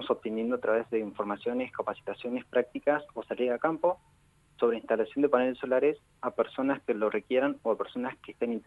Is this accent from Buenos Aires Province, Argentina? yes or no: no; Maquinchao, Río Negro, Argentina; No, no, de Maquinchao del pueblo nomás.